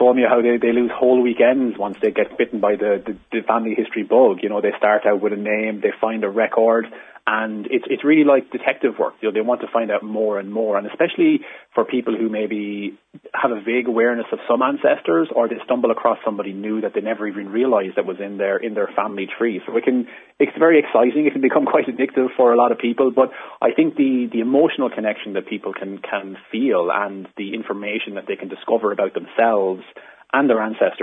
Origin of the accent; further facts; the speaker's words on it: Ireland; I'm a child of the 1980s, and kind of growing up in Ireland, maybe in that particular time